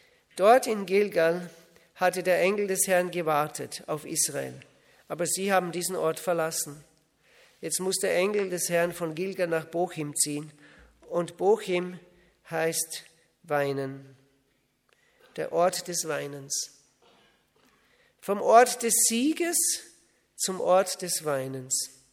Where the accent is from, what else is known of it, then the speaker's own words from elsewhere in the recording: Austria; bei uns in Österreich, wo ich aufgewachsen bin, da waren wir die erste Generation. Das heißt, unsere Eltern waren nicht gläubig. Wir kamen direkt zum Glauben